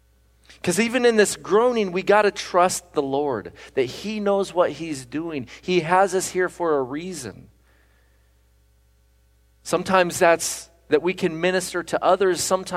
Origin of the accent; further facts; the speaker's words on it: Brazil; moved away; There was a time when we were living in Brazil. I grew up here in Newburgh, and I loved the beach.